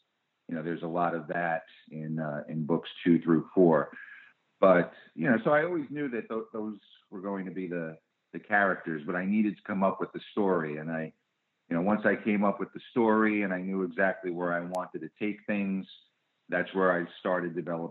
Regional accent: Jersey City, New Jersey, United States; also born or lived in Bayonne; I'm from the great state of New Jersey. I was born in Bayonne, which is actually the same town where George R.R. Martin was born, believe it or not, and grew up in Jersey City.

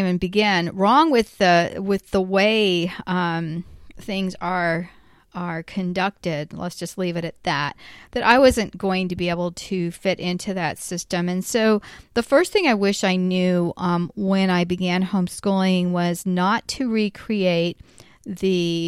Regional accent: Florida, United States; Because I'm from Florida, too.

